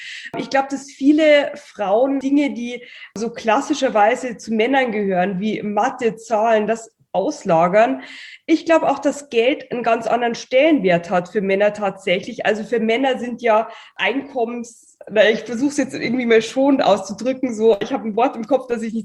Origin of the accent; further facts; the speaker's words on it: Bavaria, Germany; accent: Bavarian; hatte dann auch noch meinen bayerischen Akzent